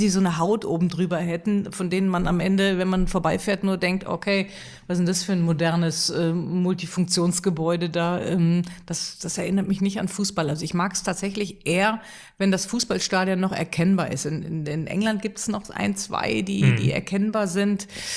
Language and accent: German; Rhineland, Germany; Ich als Rheinländerin müsste jetzt Köln sagen.